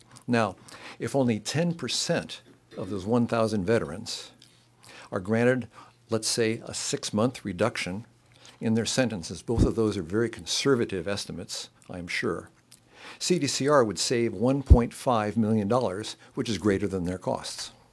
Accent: Los Altos, California, United States; from Los Altos, California.

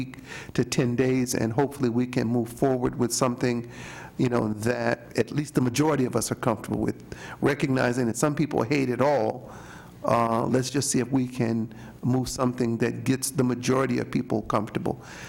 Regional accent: Inglewood, California, United States; In Inglewood, in my hometown, it took 3 passes to get a poker initiative passed

